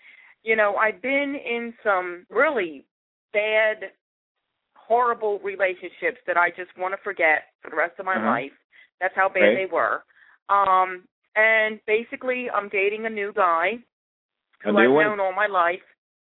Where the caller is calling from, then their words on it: Pottsville, Pennsylvania, United States; I am calling from Pottsville, PA.